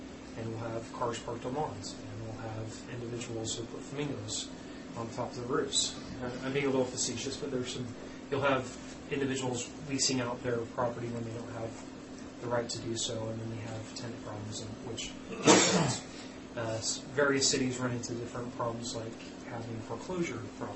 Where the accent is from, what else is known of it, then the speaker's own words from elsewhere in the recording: Sandy, Utah, United States; now in Draper, United States; born and raised in Utah, grew up in Sandy, live in Draper.